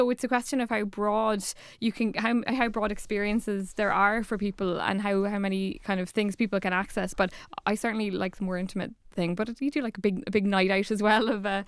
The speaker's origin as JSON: {"language": "English", "town": "Cork", "region": "Munster", "country": "Ireland", "said": "So I live in Dublin. I'm really privileged to have loads of access, but if I lived in a different part of the country, like, I'm from Cork"}